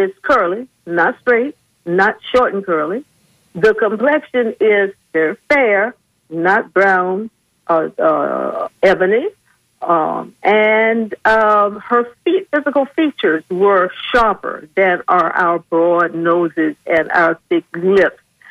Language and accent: English; Tampa, Florida, United States; born there; And I was born here in Tampa.